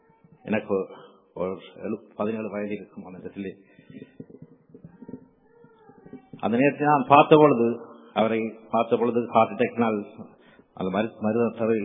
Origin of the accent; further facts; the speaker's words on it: Kalmunai, Eastern Province, Sri Lanka; born there; ஒரு கிழக்கு மாகாணத்தில் மட்டக்களப்பு கல்முனையில் நான் பிறந்தேன். ஒரு என்னை தாயார் ஒரு இந்து குடும்பத்தில் குடும்பத்தவர்கள். ஆனால் என் தாப்பினார் ஒரு கிறிஸ்தவ குடும்பத்தைச் சேர்ந்தவர்.